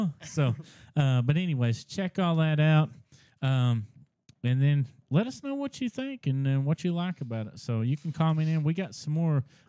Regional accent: Mohawk, Tennessee, United States; I grew up in Mohawk on down the road, so our excitement was we got McDonald's.

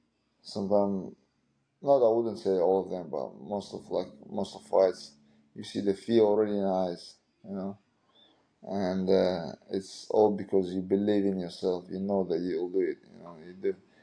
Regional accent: Dagestan, Russia; English is a second language; We grew up together back in Dagestan as well, and we all stayed together as well in Thailand in one apartment.

